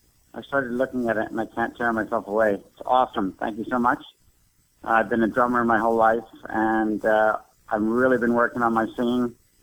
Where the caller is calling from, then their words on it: Kelowna, British Columbia, Canada; I'm calling from Kelowna, British Columbia, Canada, in the beautiful Okanagan.